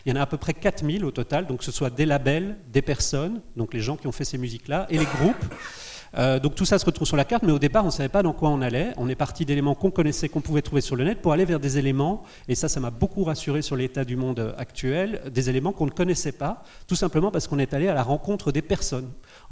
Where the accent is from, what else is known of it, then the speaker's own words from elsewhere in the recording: Belgium; Alors pendant des années chez nous en Belgique, il ne fallait plus nous parler de la New Beat